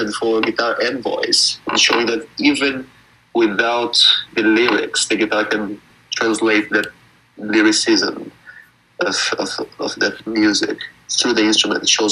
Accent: Brazil; English is a second language; now in London, United Kingdom; So I live in London now, and I moved from Brazil here.

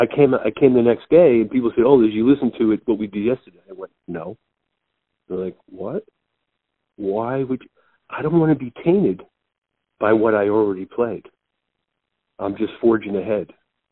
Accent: Tonawanda, New York, United States; also born or lived in Buffalo; Well, actually, I was born in Buffalo, but I lived in a suburb outside, which is Tonawanda. And, you know, right next to Niagara Falls.

